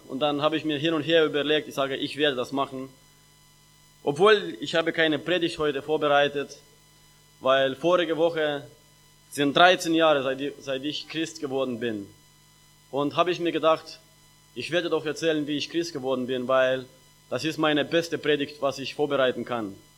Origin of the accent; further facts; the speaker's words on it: Moldova; ich komme aus Moldawien, ich bin verheiratet, ich habe eine Frau und eine Tochter und seit 13 Jahren bin ich Christ. Ich bin in eine gläubige Familie